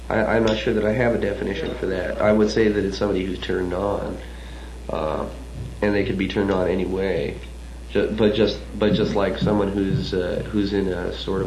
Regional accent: San Francisco, California, United States; I would say that we're a perfect example of the San Francisco sound, since we're from San Francisco.

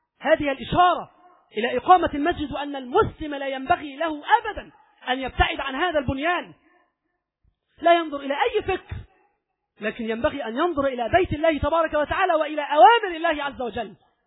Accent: Egypt; اللهم اجعل بلدنا مصر وسائر البلدان

